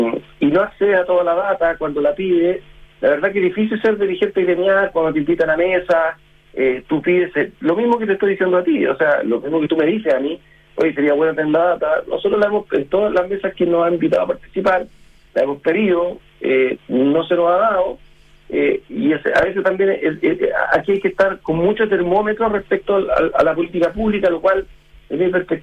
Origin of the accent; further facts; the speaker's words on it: Chile; al final acá el beneficiado somos todos los chilenos.